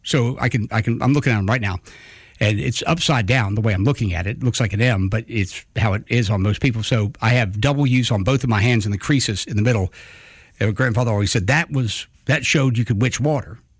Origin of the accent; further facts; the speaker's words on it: United States; Like, listen, I come from the Allegheny Mountain people.